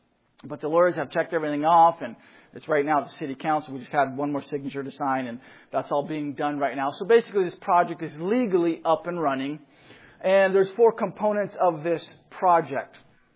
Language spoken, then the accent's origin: English; Washington, United States; growing up in Washington State and having to go mow the lawn and do all those things